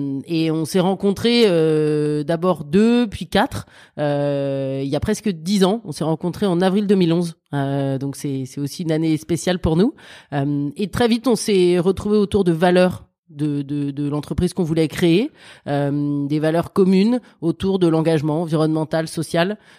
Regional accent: Paris, Île-de-France, France; je suis parisienne, maman de 2 enfants

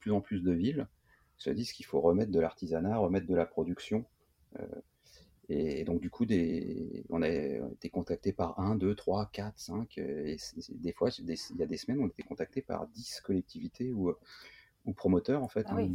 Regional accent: Montreuil, Île-de-France, France; parce que Christine et moi, on est de Montreuil, on connaissait Montreuil

